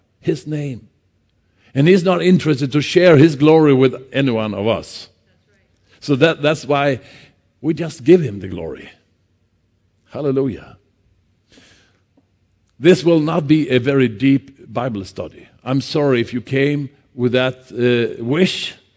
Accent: Sweden; English is a second language; I was in Los Angeles on a full gospel business breakfast, and they heard that we came from Sweden

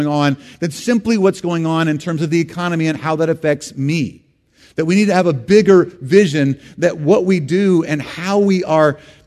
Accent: United States; And I stand here as an American saying

